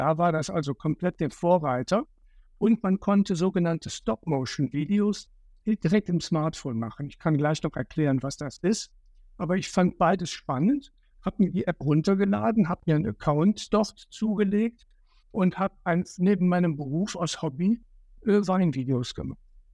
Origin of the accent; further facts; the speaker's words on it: Cologne, North Rhine-Westphalia, Germany; ich komme aus Köln.